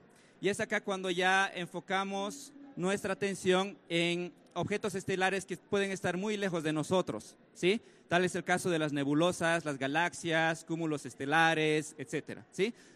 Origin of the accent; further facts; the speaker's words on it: Cochabamba, Bolivia; en mi ciudad, porque yo vengo de Cochabamba, Bolivia, que está al sur.